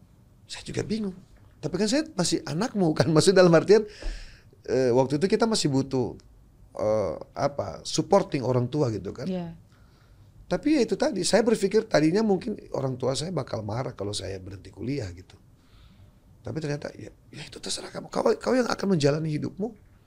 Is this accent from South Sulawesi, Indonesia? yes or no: yes; Makassar, South Sulawesi, Indonesia; now in Jakarta, Indonesia; Saya orang Bugis, Makassar asli.